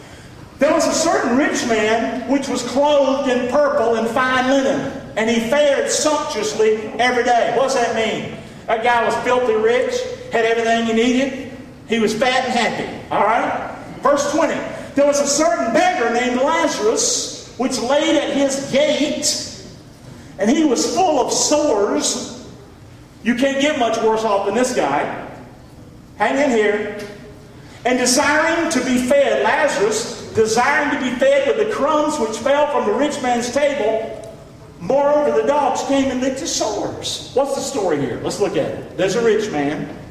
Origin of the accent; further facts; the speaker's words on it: Rockingham, North Carolina, United States; I'm from Rockingham, North Carolina. If people from Rockingham, North Carolina can understand the Bible, you can understand the Bible.